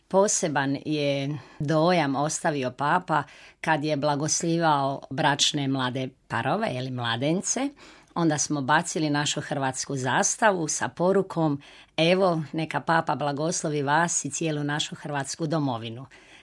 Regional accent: Split, Split-Dalmatia County, Croatia; dolazim iz Splita, iz Hrvatske.

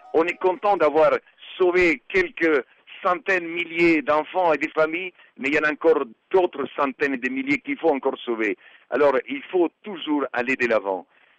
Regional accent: Argentina; now in Madagascar; Je venais de l'Argentine, où on mangeait à sa faim.

